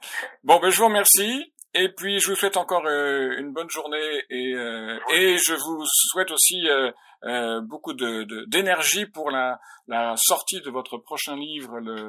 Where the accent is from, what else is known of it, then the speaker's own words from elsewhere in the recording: Grand Est, France; je suis originaire des Ardennes, j'ai un blog sur les Ardennes, mais je n'habite pas dans les Ardennes.